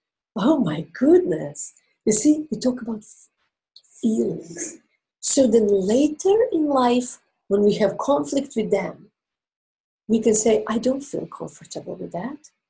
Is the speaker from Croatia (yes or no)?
yes; Croatia; first language Croatian; English is a second language; You recognize me as a foreigner because of my accent. And if I fully speak my Croatian, you will definitely know she is totally not from here, right?